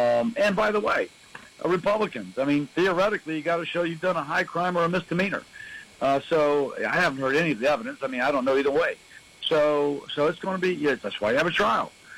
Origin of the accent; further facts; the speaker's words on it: Louisiana, United States; as an American, I look over there